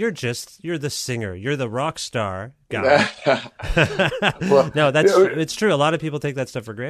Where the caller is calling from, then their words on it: Guelph, Ontario, Canada; I still live in Guelph. I'm calling you from Guelph.